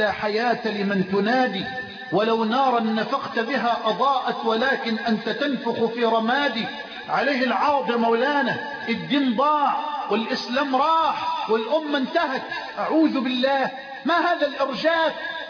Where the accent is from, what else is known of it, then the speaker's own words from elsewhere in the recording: Egypt; اللهم اجعل بلدنا مصر أمنا أمانا